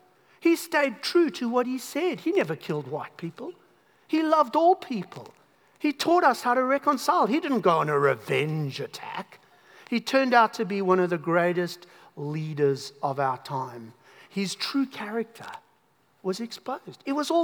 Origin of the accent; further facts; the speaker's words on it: South Africa; So you would have told, you would have told by my accent that I come from South Africa.